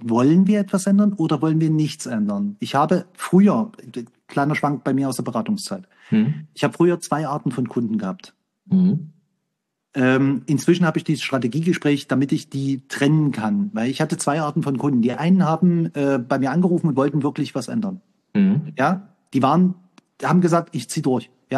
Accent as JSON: {"language": "German", "town": "Dresden", "region": "Saxony", "country": "Germany"}